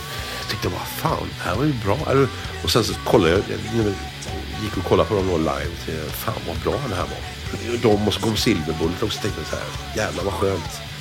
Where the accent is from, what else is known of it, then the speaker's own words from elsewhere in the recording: Askim, Västra Götaland County, Sweden; För att vi kom just från Askim, han kom från Partille, jag kom från Askim.